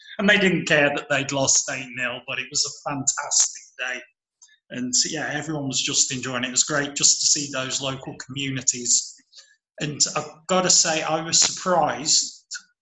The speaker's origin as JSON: {"language": "English", "country": "United Kingdom", "said": "as a Brit"}